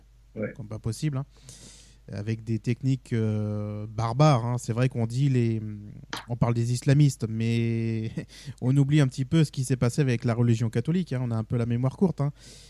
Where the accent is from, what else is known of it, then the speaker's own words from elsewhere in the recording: Carcassonne, Occitanie, France; born there; je suis né à Carcassonne, donc dans le berceau, on va dire, cathare.